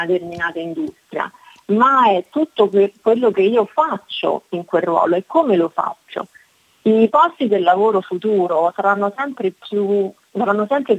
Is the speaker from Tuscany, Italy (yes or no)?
no; Rome, Lazio, Italy; moved away as an adult; now in Australia; allora io mi sono trasferita in Australia 3 anni e mezzo fa, vengo da Roma